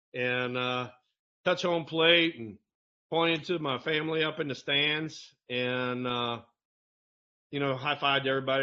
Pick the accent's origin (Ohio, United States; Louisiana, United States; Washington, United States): Louisiana, United States; New Orleans; I mean, you know, I'm I'm from New Orleans, and Houston was right there